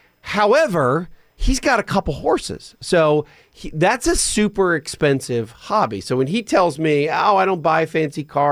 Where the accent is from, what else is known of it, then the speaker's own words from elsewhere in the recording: Pennsylvania, United States; I'm from Pennsylvania, pretty rural Pennsylvania, about an hour and a half outside of Philly. And in the rolling hills of near Amish country.